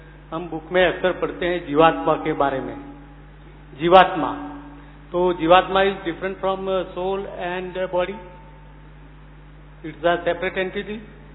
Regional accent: Bharuch, Gujarat, India; मैं भरूच गुजरात से हूँ

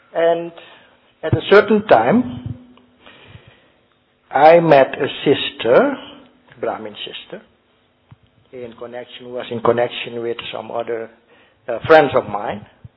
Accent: Suriname; English is a second language; I'm from Suriname. I think you know where Suriname is.

